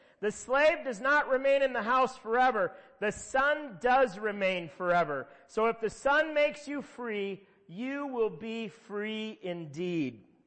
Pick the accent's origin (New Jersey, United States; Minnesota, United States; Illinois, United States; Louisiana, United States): Minnesota, United States; even though I'm from Minnesota, I was thoroughly converted under Reggie White.